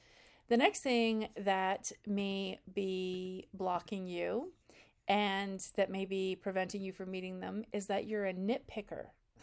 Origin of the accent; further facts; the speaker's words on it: the South, United States; accent: Southern; If you're from the South, I'm sorry for my cheesy accent, but it just is, I hear it all the time, all the time.